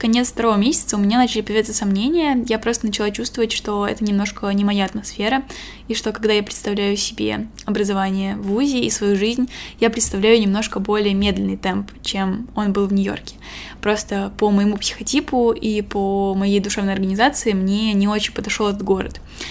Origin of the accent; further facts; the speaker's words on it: Moscow, Russia; Изначально я рассматривала Европу, потому что это единственное место, где я была, кроме Москвы, моего родного города.